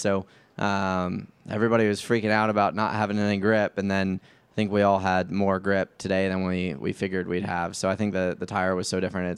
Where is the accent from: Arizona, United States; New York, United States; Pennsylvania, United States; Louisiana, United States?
Arizona, United States; Tucson; Obviously, I'm from Tucson, so West Coast-ish, and I grew up coming to Southern California to race about every weekend, so always cool to come out here.